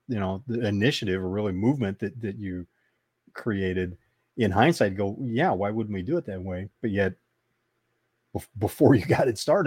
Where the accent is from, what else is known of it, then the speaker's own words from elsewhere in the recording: Midwest, United States; And I grew up in the Midwest, and it was becoming the Rust Belt at that time.